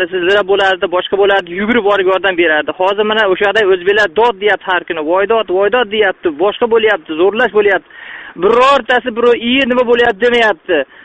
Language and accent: Uzbek; Andijan, Andijan Region, Uzbekistan; Men asli Andijondanman.